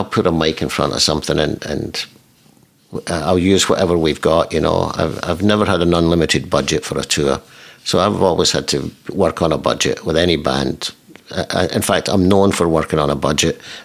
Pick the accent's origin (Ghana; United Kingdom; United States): United Kingdom; Scotland; born there; it's like me … my dad's from Ireland, and I was born in Scotland